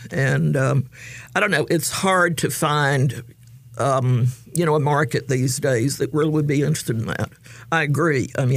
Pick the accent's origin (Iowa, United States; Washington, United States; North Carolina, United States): North Carolina, United States; Raleigh; also born or lived in New York; I mean, I grew up in Raleigh, and then I lived in New York forever